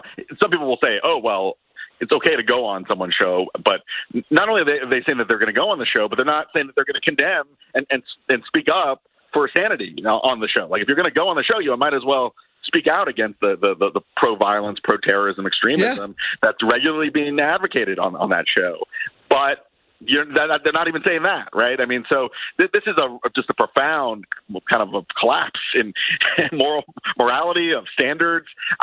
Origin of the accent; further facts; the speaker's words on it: Washington, District of Columbia, United States; in my hometown of D.C., one of the leading mayoral candidates is endorsed by the Democratic Socialists of America.